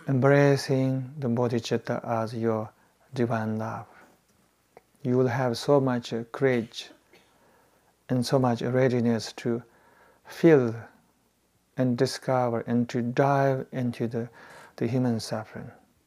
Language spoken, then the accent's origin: English; Tibet, China; I grew up in Tibet and fairly treated quite well, didn't suffer so much physically.